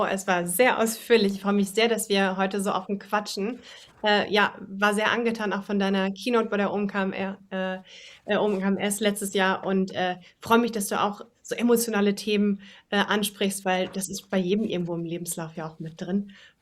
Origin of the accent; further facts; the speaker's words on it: North Rhine-Westphalia, Germany; Ich bin eine Ruhrgebietsperle. Ich bin im Ruhrgebiet groß geworden, lebe da jetzt auch wieder.